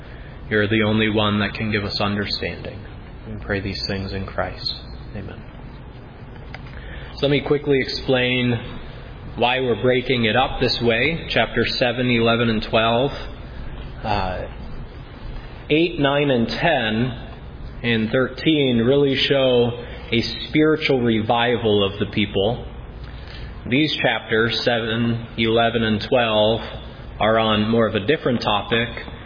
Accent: New Hampshire, United States; I grew up in New Hampshire, and if any of you have visited New Hampshire, it is a beautiful area.

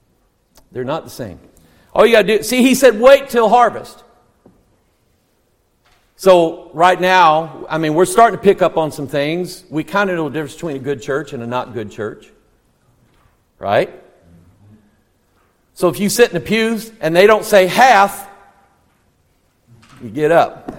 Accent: Arkansas, United States; moved away; They think I have an accent. I lost my accent when I left Arkansas.

